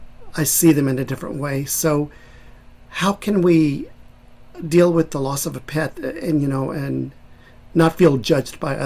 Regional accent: Texas, United States; I'm originally from Texas, and when I had pets back in Texas and growing up

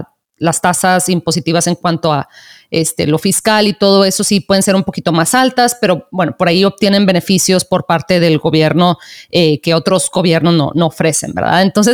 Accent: Mexico; Yo soy de México y he viajado un par de veces a España, pero más como de vacaciones, ¿verdad?

